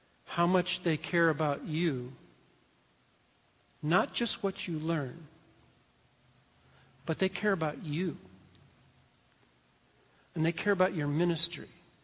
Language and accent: English; California, United States; Now, Jim just said that, but I'm the expert because I'm from California.